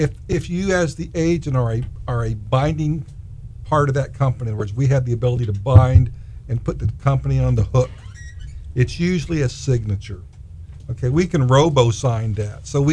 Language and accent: English; Florida, United States; because growing up in Palm Beach County, my dad had planted a bunch of Australian pines around his property as a windbreak.